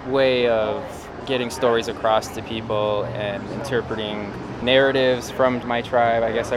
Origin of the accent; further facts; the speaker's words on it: Browning, Montana, United States; I'm from Browning, Montana on the Blackfeet Reservation, also known as Pekuni. That's our traditional name.